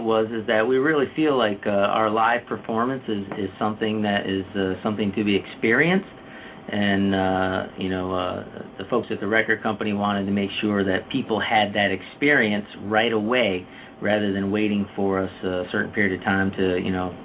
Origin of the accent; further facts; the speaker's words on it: Vermont, United States; now in Philadelphia, United States; I'm not originally from Philadelphia. Either is Tom. I'm from Vermont.